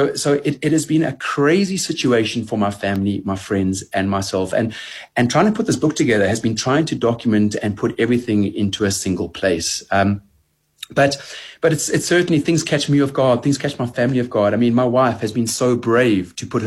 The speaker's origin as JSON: {"language": "English", "country": "South Africa", "said": "I'm South African. I can't write Arabic"}